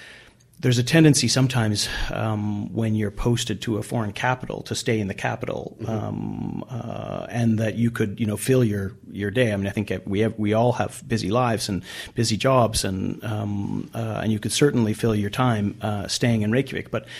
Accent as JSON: {"language": "English", "country": "Canada", "said": "So as a Canadian, it feels very similar."}